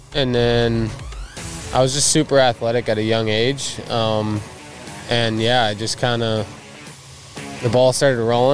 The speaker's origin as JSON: {"language": "English", "region": "Indiana", "country": "United States", "tie": "born or raised there"}